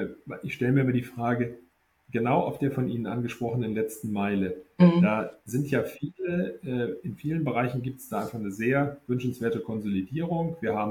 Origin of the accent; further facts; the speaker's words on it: Wuppertal, North Rhine-Westphalia, Germany; In meiner Heimatstadt Wuppertal